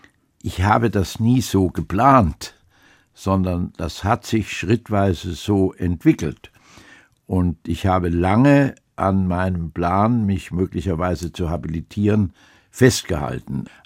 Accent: Hesse, Germany; also born or lived in Lower Saxony / Baden-Württemberg; im Übrigen bin ich in Niedersachsen geboren, in Hessen aufgewachsen, in Baden-Württemberg habe ich studiert und meine Familie stammt aus Bayern.

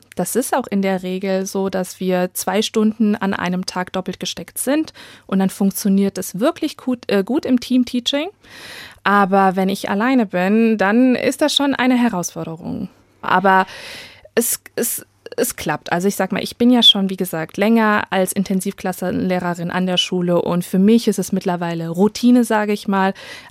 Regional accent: Schotten, Hesse, Germany; wir sind in Schotten aufgewachsen, sehr ländlich, ich hatte nur deutsche Freunde, unsere Nachbarn waren alle deutsch.

